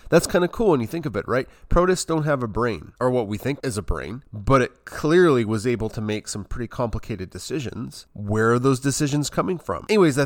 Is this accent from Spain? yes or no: no; Canada; I'm from Canada